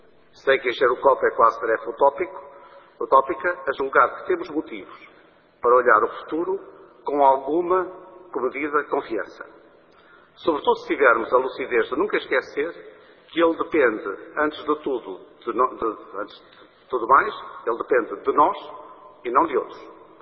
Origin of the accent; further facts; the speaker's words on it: Portugal; como português, tenho presente uma realidade.